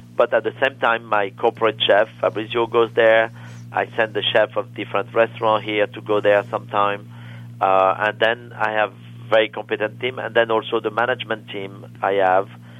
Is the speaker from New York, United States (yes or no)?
yes; New York City, New York, United States; I mean, for me, I'm a New Yorker, and I need to see my neighborhood.